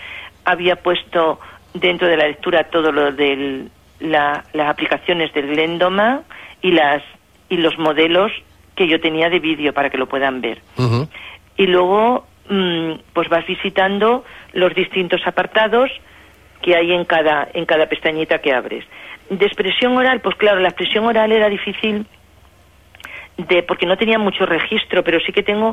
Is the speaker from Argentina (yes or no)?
no; Extremadura, Spain; now in Valencia, Spain; Me siento extremeña, aunque llevo muchos años en Valencia